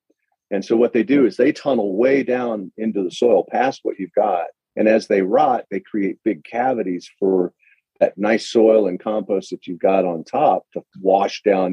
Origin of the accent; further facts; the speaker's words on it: Cleveland, Ohio, United States; born there; also born or lived in Cuyahoga Falls; So I was born in Cleveland.